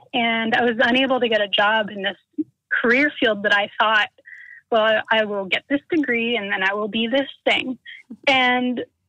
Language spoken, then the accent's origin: English; North Carolina, United States; Well, so I'm from North Carolina. I grew up here and have lived here for my whole life.